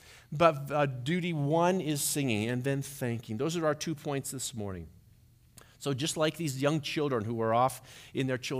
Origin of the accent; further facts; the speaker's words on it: Colorado, United States; A farmer that grew up in my area, I grew up in Colorado